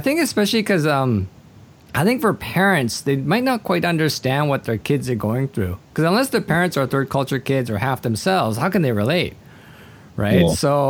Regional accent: Canada; born there; also born or lived in Japan; I was born in Canada, but I lived in Japan for a brief time when I was 6 years old to about 9 years old.

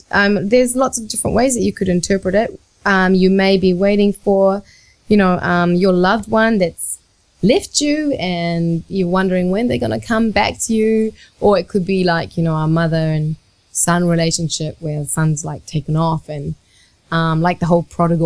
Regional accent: Japan; first language Japanese; English is a second language; To me, although Japanese was my first language, I hadn't ever really sung in Japanese.

